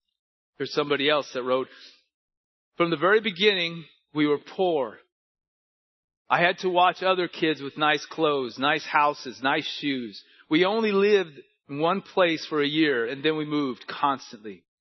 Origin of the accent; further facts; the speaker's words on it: Manchester, North West England, United Kingdom; But it was only in 2022 that I became saved. I'm 32 years old. I'm from Manchester, United Kingdom. I was baptized June 2024.